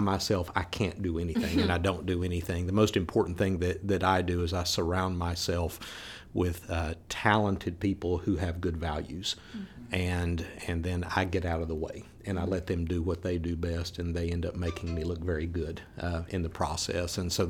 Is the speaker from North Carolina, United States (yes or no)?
yes; Waynesville, North Carolina, United States; Okay, so I grew up in the mountains of North Carolina in a little town called Waynesville. And my entire childhood was there until I went off to college